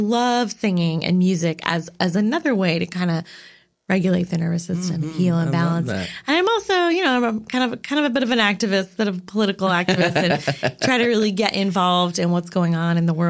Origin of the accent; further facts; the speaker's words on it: Canada; now in Portland, United States; Well, I am originally a Canadian. I relocated to beautiful Portland, Oregon.